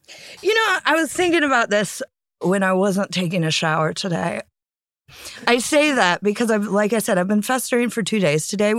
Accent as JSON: {"language": "English", "town": "Greenville", "region": "Ohio", "country": "United States", "moved": "yes", "lives_now": "London, United Kingdom", "said": "I live in central London and get paid to make people laugh. And I'm from Greenville, Ohio, where a lot of people I graduated with stayed within the area or town of which I live and maybe have never even left the country."}